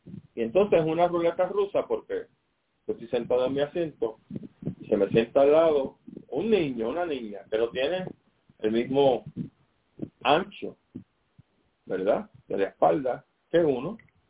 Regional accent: Puerto Rico; Óigame, los puertorriqueños somos bien abrazones. Por supuesto. Si somos gente caribeña, somos gente alegre.

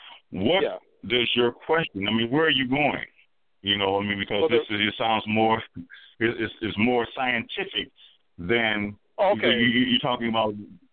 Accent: Flint, Michigan, United States; I've done that throughout my time here in my hometown of Flint, Michigan.

